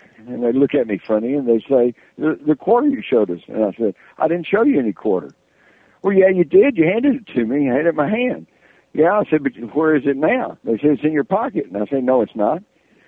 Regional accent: Texas, United States; accent: Texas; maybe my slurry Texas accent, I hope you guys didn't think I said wired.

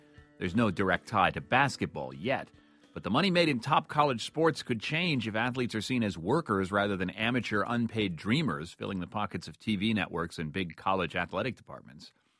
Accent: Miami, Florida, United States; now in Seattle, United States; Biscayne Bay off Miami, my hometown. My mom visited Miami Beach the day I was born. I learned to swim on South Beach, watched thunderstorms coming in over the bay all through school

